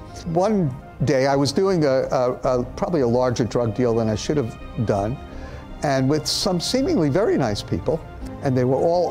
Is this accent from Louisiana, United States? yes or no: no; Brooklyn, New York, United States; born there; You know, I was born in the Holy Land, Brooklyn.